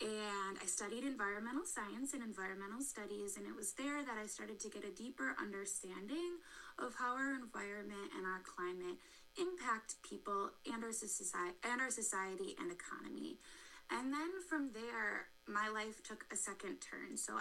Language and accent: English; Mount Horeb, Wisconsin, United States; So I grew up in Mount Horeb, Wisconsin, but actually a bit outside of Mount Horeb in a rural area about 15 minutes from everything else in the middle of cornfields.